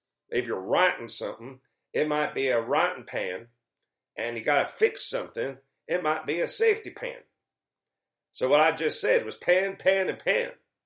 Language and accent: English; the South, United States; accent: Southern; Like if I was to let my southern accent out of the box, which happens whether I wanted to or not if I'm back in that area for an extended period of time.